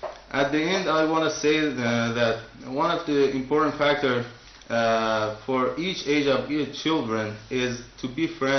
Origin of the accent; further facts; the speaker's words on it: Iraq; from Iraq.